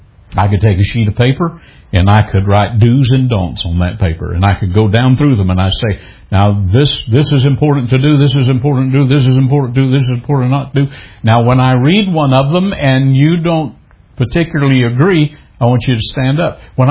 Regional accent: Southern United States, United States; I'm from the South.

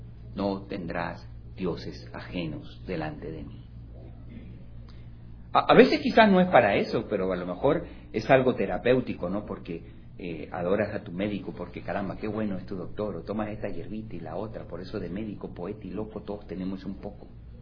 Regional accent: Peru; yo soy del Perú y puedo hablar del Perú.

